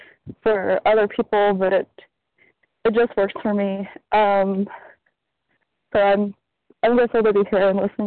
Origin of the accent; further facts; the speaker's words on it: Georgia, United States; I'm from Georgia.